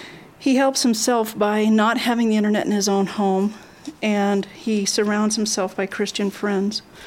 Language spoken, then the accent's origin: English; Colorado, United States; I'm from Colorado.